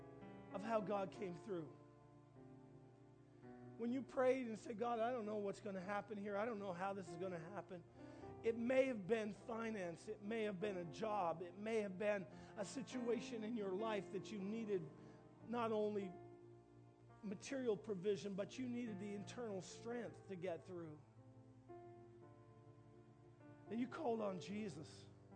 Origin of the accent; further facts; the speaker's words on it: the Maritimes, Canada; because I'm from the Maritimes